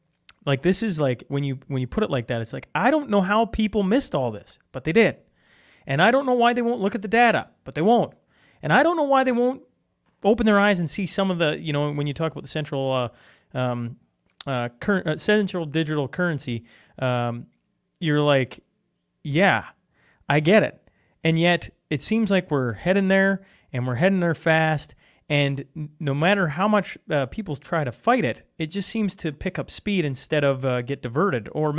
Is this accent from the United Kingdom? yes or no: no; Canada; I'm Canadian, sitting here, I'm watching it, I see it